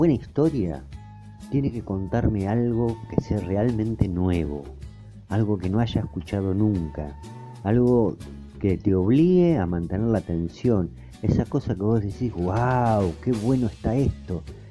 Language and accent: Spanish; Dina Huapi, Río Negro, Argentina; en los cumpleaños de los chicos de mi pueblo, en Dinahuapi